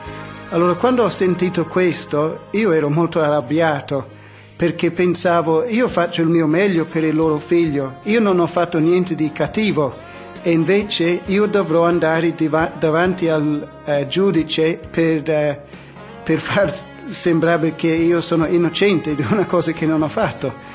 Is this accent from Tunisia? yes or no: no; New Zealand; Italian is a second language; also born or lived in Australia; vengo dalla Nuova Zelanda